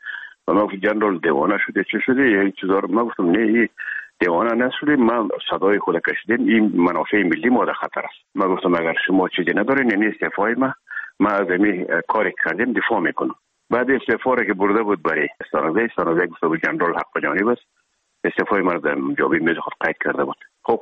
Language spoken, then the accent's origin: Persian; Herat, Afghanistan; خودمان از هرات که آمدیم به اکادمی نظامی،